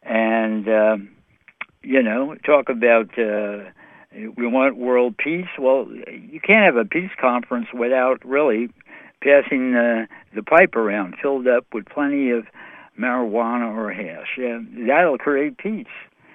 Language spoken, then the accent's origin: English; New York City, New York, United States; Hey, I'm from New York City, you know.